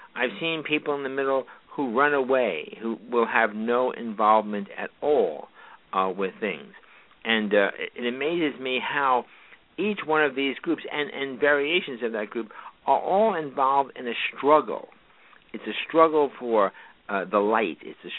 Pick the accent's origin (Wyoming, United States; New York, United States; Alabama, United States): New York, United States; accent: New York; I'm a New Yorker, you know, that accent slips through there all the time.